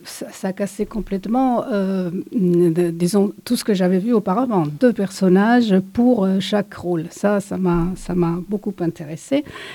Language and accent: French; Italy; now in France; je suis italienne